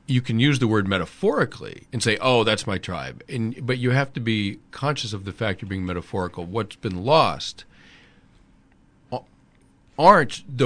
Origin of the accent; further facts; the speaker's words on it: United States; And it was really moving to see that as an American.